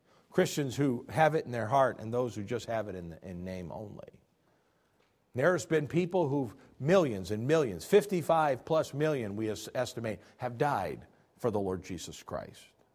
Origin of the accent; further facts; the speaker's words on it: United States; born there; I was born in America.